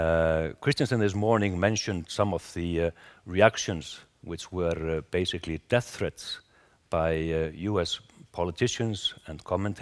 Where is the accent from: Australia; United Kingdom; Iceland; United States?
Iceland; Reykjavik, Capital Region; Reykjavik, my hometown in Iceland